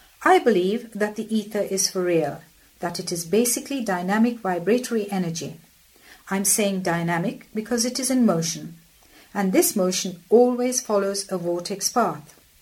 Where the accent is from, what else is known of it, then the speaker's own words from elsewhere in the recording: India; I come from India, where spirituality is a way of life.